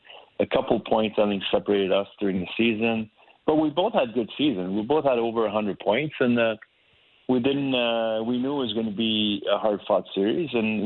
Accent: Montreal, Quebec, Canada; playing in my hometown in Montreal was a dream come true

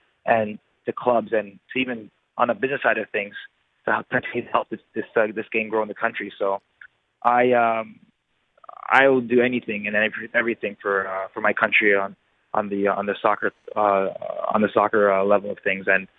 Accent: Canada; But I'm honored too, you know, as a Canadian to leave that behind and to hopefully create something for the future.

